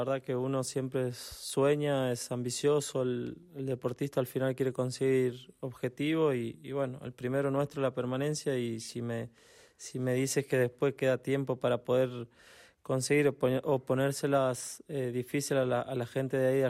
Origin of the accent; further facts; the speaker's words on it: Santiago del Estero, Argentina; now in Madrid, Spain; siendo de Santiago del Estero, encuentre mi lugar aquí en Valleca